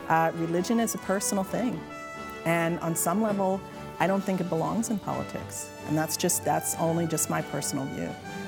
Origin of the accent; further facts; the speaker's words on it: New England, United States; I'm from New England, and I think we have a different relationship with faith, perhaps, than people in the South.